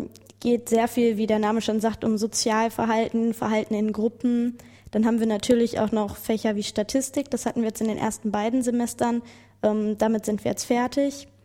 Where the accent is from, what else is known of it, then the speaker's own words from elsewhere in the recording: Hagen, North Rhine-Westphalia, Germany; Ich komme aus Hagen.